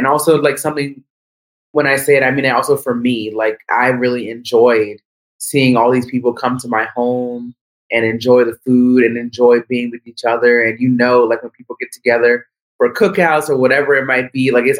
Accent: Washington, D.C. area, United States; I'm actually from the Washington, D.C., Maryland, D.C. area originally

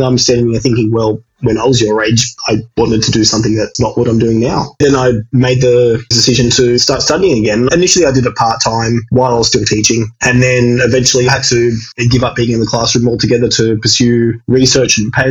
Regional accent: Sydney, New South Wales, Australia; as a child growing up in Sydney

